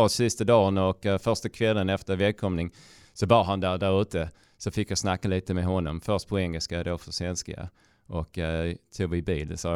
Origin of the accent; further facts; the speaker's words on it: Ystad, Skåne, Sweden; accent: Scanian; now in New York, United States; Ja, det är mest språket. Man gör inte av svenska inte så mycket, men en del av mig, min personlighet och vem jag är ligger inom språket nu. Mm. Och jag saknar saker och kunde snacka skåns